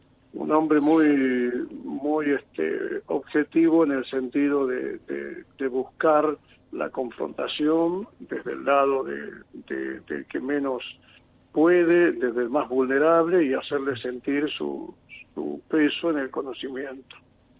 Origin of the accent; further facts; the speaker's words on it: Cotaca, Jujuy, Argentina; quien te habla es jujeño también. Soy de Cotaca, un uh-huh. lugar que queda bien adentro de Humahuaca, 35 kilómetros adentro.